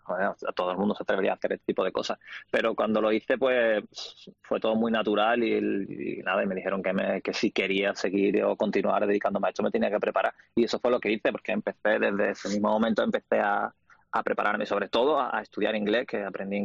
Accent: Cádiz, Andalusia, Spain; also born or lived in Italy; Sí, yo nací en Cádiz. Me crié en el río San Pedro, una barriada cerca de la ciudad. Y bueno, con 18 años ya mi familia se vino a vivir a Cádiz capital y yo he estado siempre dando vueltas por ahí. Pues, he estado viviendo en Italia y luego, bueno, después me he volvido otra vez aquí

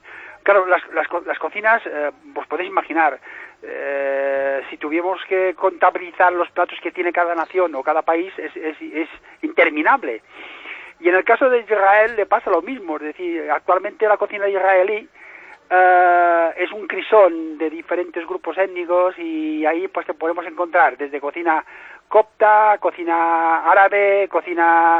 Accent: Spain; Aunque vivo en España, por supuesto, soy español, tengo la nacionalidad española y, por supuesto, tengo el nombre judío.

